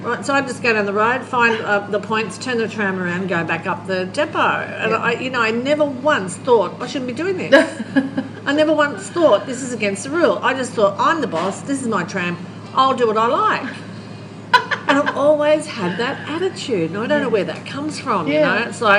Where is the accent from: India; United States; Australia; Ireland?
Australia; moved away; I'm so lucky, I come from Australia, I can go home